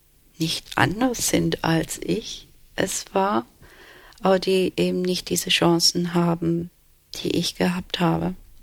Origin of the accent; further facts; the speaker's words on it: Turkey; ich wusste, ich bin Türkin, aber in diesem kleinen Dorf, wo wir waren, da gab es eben diese drei türkischen Familien